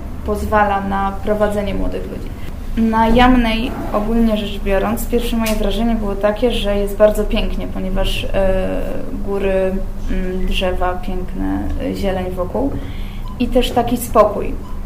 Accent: Bielsko-Biała, Silesian Voivodeship, Poland; jestem z Bielska Białej.

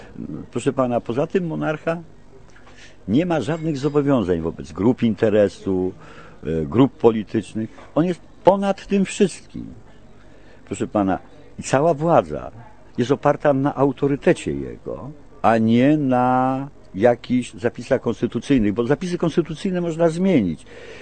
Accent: Nowy Sącz, Lesser Poland, Poland; Ja jestem z Nowego Sącza

